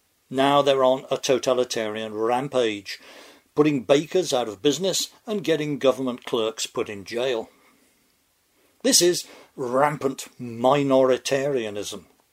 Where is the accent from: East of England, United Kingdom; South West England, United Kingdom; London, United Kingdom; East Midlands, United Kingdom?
East Midlands, United Kingdom; Northampton; my hometown of Northampton